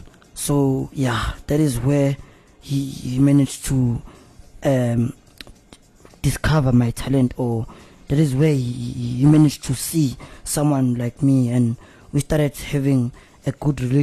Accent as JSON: {"language": "English", "town": "Newcastle", "region": "KwaZulu-Natal", "country": "South Africa", "lives_now": "Durban, South Africa", "said": "No, I'm living I live in Durban in most cases, but okay. I'm from Newcastle."}